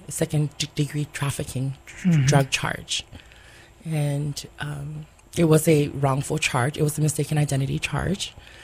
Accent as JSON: {"language": "English", "town": "Hilo", "region": "Hawaii", "country": "United States", "tie": "born or raised there", "said": "I grew up, my family is originally from here, from the east side of Hawaii, and I grew up in Hilo, Hawaii."}